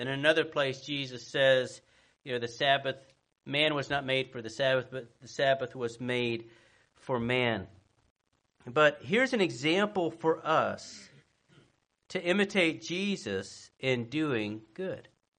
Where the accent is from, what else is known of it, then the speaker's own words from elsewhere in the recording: Blountstown, Florida, United States; I grew up in Bluntstown, and we waved at everybody.